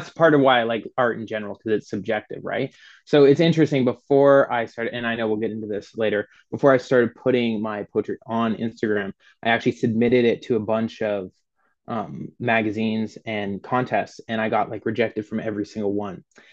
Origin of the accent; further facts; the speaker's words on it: London, Ontario, Canada; also born or lived in Nashville; I was born in Nashville, but raised in London, Ontario, which is where I am now.